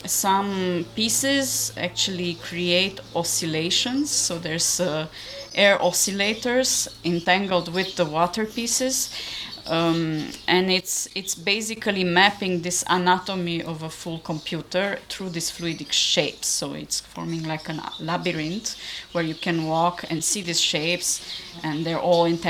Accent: Timișoara, Timiș County, Romania; English is a second language; now in Berlin, Germany; I'm originally from Timișoara, so the west side of the country, and I've been developing my practice for over 10 years in Berlin.

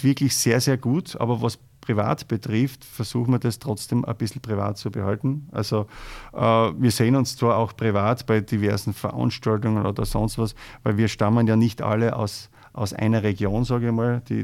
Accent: Styria, Austria; nachdem ich ja als Steirer schon über 20 Jahre in Kärnten am Club Einersee zu Hause bin

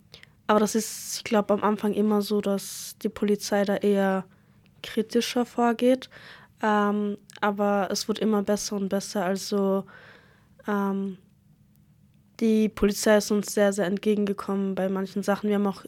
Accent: Gaza, Gaza Strip, Palestine; Also ich komme aus Gaza.

